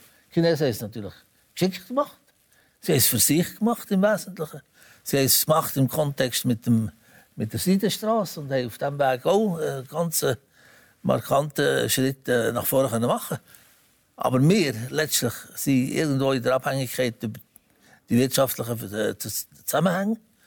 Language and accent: German; Switzerland; Und da kann man als Schweizer nur sagen